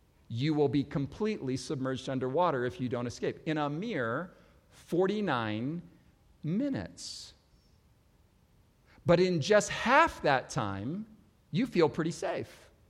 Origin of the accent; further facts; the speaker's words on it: San Pedro, California, United States; also born or lived in Los Angeles; Like me in San Pedro, California, where I grew up in Los Angeles, jumping on my new skateboard and going to the highest hill